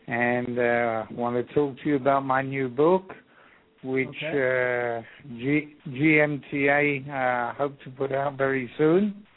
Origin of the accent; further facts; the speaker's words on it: England, United Kingdom; moved away as an adult; now in Jerusalem, Israel; So I was born in England, lived there for 20 years, and then since 1968 I've been living here in Israel. For the last 25 years I've been living in Jerusalem.